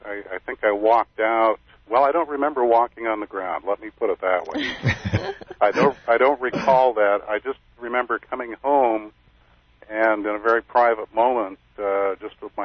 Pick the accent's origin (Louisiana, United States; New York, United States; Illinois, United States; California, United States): California, United States; Irvine; I'm from Irvine, California.